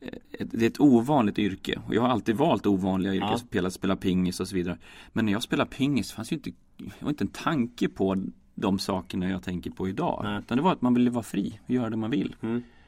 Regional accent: Matfors, Västernorrland County, Sweden; Att jag är uppvuxen i Matfors, och det är vanligare än så blir det liksom inte. Det är en bruksort, 3000 pers.

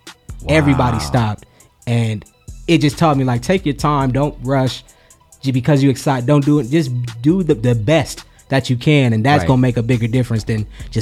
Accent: Los Angeles, California, United States; I'm from L.A. I'm born and raised from L.A.

